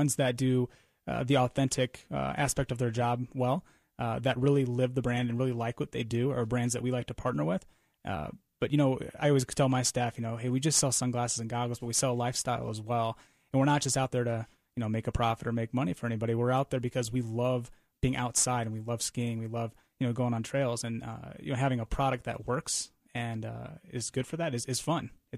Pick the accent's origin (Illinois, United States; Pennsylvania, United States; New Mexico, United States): Illinois, United States; Well, you know, luckily, I grew up in Illinois, and Maui Jim's distribution and lab was right down the road.